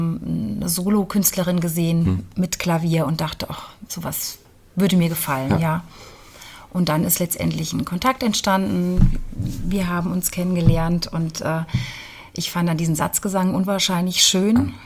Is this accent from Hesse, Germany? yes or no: yes; Fulda, Hesse, Germany; also born or lived in Palatinate; Ja, ich bin in der Pfalz geboren und dann, wie das Leben manchmal so spielt, hat es mich dann hierher verschlagen und habe dann lange auch in Fulda direkt gelebt, dann mit meinen Eltern auch ein bisschen weiter außerhalb.